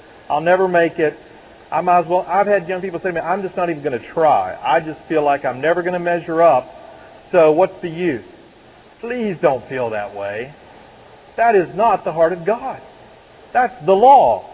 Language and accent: English; the South, United States; I can't. I'm from the South. Y'all probably hadn't figured that out yet.